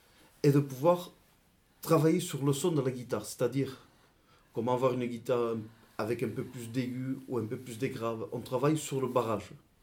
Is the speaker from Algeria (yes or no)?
no; Reims, Grand Est, France; born there; Le fait du coup que je suis né à Reims, c'est pour cela.